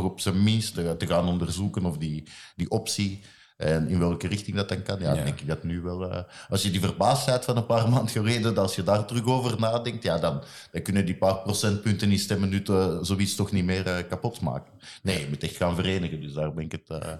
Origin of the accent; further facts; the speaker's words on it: Belgium; want ik ben Belg, ik ben geen Nederlander.